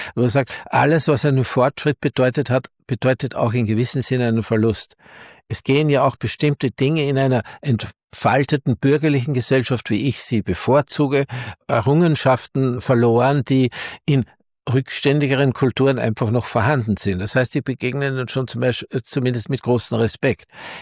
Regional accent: Salzburg, Austria; Ich erinnere mich auch übrigens in Salzburg, wo ich aufgewachsen bin.

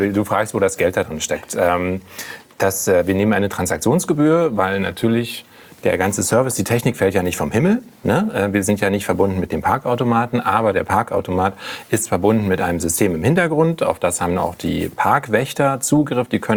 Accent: Berlin, Germany; ich bin als Berliner Pflanze... Ich wohne in Friedrichshain

